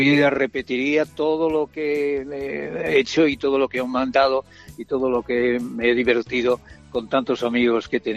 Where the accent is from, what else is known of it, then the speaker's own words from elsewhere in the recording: Ponferrada, Castile and León, Spain; o lo hiciera desde Sevilla, o lo hiciera desde Barcelona, o lo hiciera desde mi pueblo, desde Ponferrada.